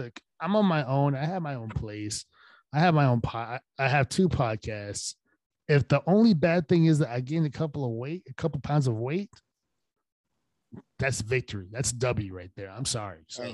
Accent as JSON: {"language": "English", "region": "California", "country": "United States", "tie": "born or raised there", "said": "For example, since we grew up here in the Bay Area, most people in our area are more liberal, right?"}